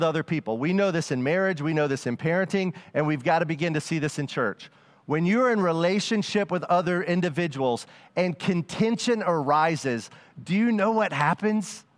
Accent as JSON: {"language": "English", "region": "the South", "country": "United States", "said": "And I know I'm from the South and I say things, I say send and it sounds like sin."}